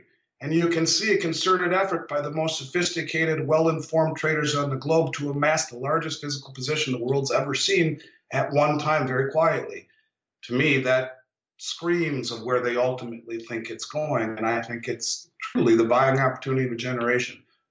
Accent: Minnesota, United States; There is no oversight, except in my home state of Minnesota.

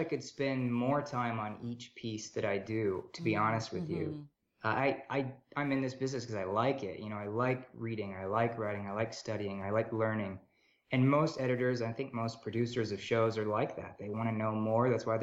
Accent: United States; And I, as you can tell from my voice, I'm American.

